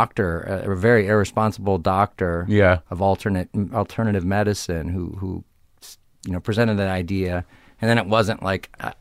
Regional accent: Arlington Heights, Illinois, United States; Suburbs of Chicago, Arlington Heights, Illinois.

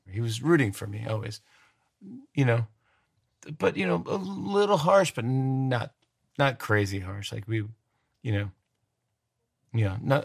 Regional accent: Saugerties, New York, United States; now in Manhattan, United States; going home to the house where I grew up in Saugerties, New York

